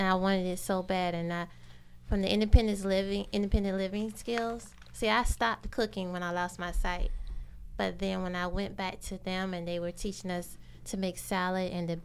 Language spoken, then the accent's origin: English; South Carolina, United States; now in Florida, United States; I'm from South Carolina. I moved to Florida 4 years ago.